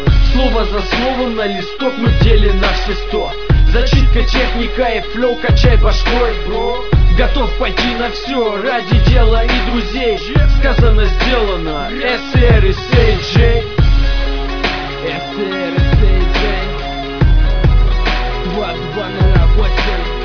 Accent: Biysk, Altai Krai, Russia; Я вырос на Руси, Алтайский край, город Бийск.

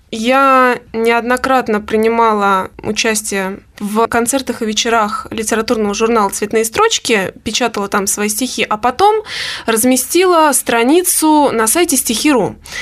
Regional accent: Zhukovsky, Moscow Oblast, Russia; Я коренная жуковчанка, профессиональный музыкант.

